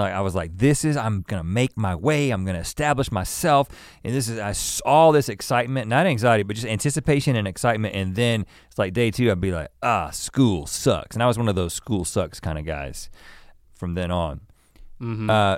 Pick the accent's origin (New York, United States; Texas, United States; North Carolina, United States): North Carolina, United States; also born or lived in California; I was coming from California because I lived in California for 3 years down the road in Thousand Oaks before moving to North Carolina in first grade.